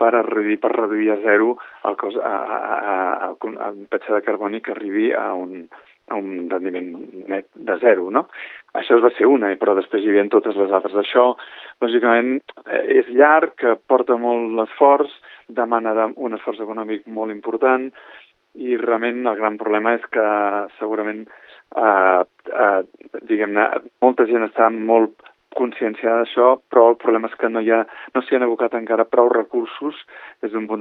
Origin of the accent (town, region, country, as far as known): Sant Cugat del Vallès, Catalonia, Spain; born or raised there